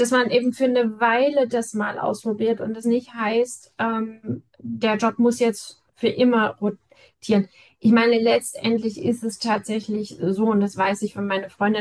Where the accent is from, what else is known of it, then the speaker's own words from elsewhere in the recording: East Germany, Germany; weil ich bin ja in der DDR groß geworden